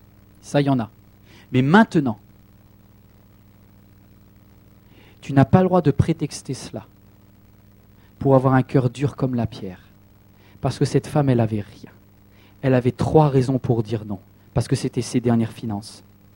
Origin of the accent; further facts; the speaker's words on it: France; À chaque fois, on est mal à l'aise parce qu'on est français.